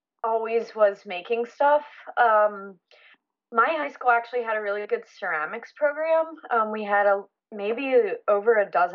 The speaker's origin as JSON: {"language": "English", "town": "York", "region": "Pennsylvania", "country": "United States", "tie": "born or raised there", "lives_now": "Philadelphia, United States", "said": "I grew up in York, Pennsylvania."}